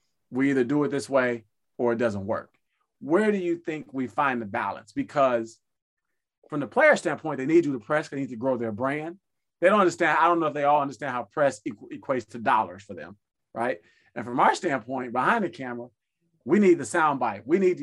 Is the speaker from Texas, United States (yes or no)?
no; Chicago, Illinois, United States; I grew up in Chicago, right? Back in the Michael Jordan time.